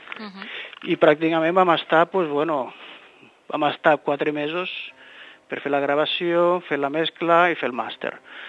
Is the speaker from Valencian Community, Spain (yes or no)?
no; Catalonia, Spain; Bueno, clar, nosaltres som del sud de Tarragona, les Terres de l'Ebre.